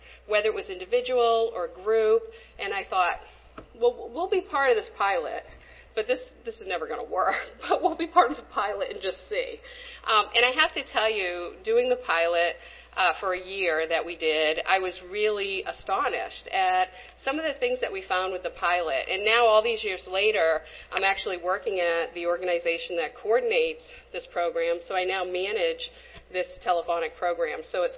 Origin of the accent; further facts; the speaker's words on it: Maine, United States; As she mentioned, I'm from Maine, and I'm sorry also, I need to apologize. I think I brought some of our weather with me.